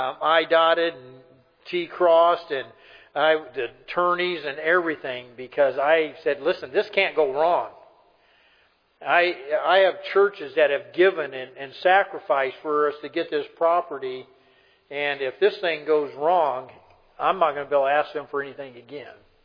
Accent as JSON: {"language": "English", "country": "United States", "said": "You know, I'm American. We're used to things happening."}